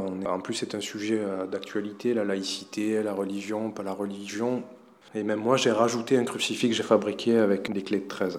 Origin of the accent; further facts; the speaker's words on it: Marseille, Provence-Alpes-Côte d'Azur, France; moi je suis Marseillais, donc je pouvais venir quand je voulais, repartir quand je voulais.